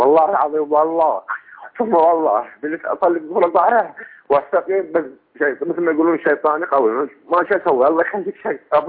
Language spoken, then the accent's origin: Arabic; Iraq; من العراق.